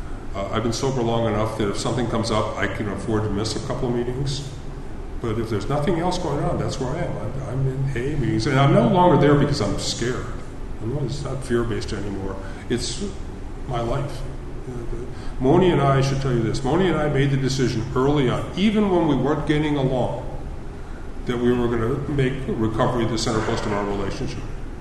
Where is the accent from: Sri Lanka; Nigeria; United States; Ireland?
Ireland; I'm Irish.